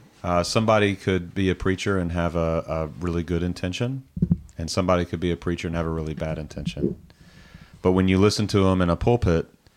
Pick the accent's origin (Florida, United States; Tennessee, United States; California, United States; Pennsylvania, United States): Tennessee, United States; Nashville; accent: southern; So I got this southern accent, and I show up, and I'm from Nashville. It's like the home of country music, and everybody thinks that I grew up hunting and fishing. I grew up in a city, guys. Like, Nashville's a city, you know?